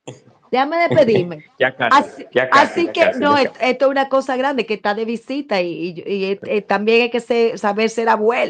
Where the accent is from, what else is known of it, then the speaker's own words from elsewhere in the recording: Dominican Republic; Nosotros somos dominicanos, caribeños, esto.